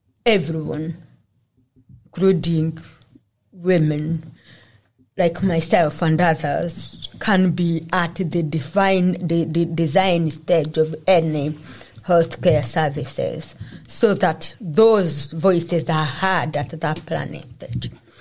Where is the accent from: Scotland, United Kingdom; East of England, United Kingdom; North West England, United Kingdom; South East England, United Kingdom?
Scotland, United Kingdom; maybe as a Scottish African woman living in Glasgow.